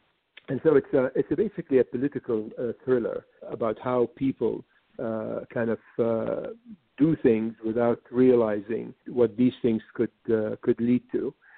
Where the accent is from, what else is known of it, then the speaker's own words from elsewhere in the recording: Iraq; where in the Middle East, and that's where I come from. I come from Iraq